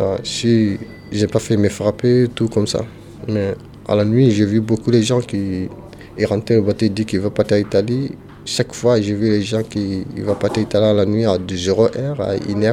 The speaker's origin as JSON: {"language": "French", "town": "Kalbankoura", "country": "Mali", "second_language": "French", "moved": "yes", "said": "Oui, pendant le voyage, j'en ai perdu parce que au Mali, je suis vivre avec ma mère. Je suis à Kalbankoura."}